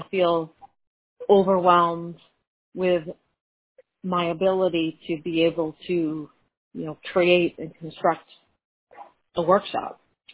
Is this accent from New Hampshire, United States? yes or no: yes; Fremont, New Hampshire, United States; I'm from Fremont, New Hampshire